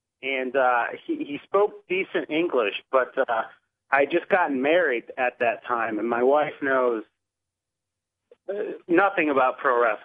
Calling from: Connecticut, United States; from Connecticut.

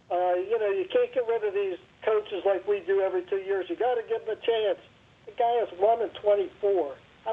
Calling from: Wheeling, West Virginia, United States; Wheeling, West Virginia.

